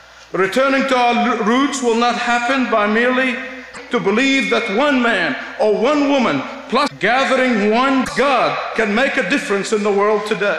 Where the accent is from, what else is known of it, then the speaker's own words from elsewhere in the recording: Egypt; I knew more about American history and the Christian foundation of this nation growing up in Egypt as a persecuted Christian minority than most kids in American schools.